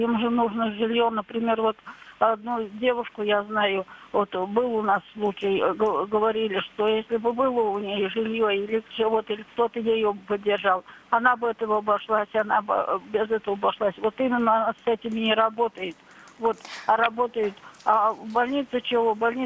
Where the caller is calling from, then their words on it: Ulyanovsk, Ulyanovsk Oblast, Russia; Я звоню из Ульяновска